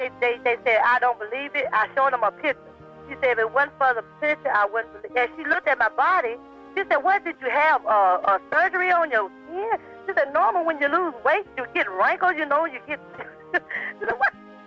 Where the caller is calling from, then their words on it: Arkansas, United States; I'm calling from Arkansas.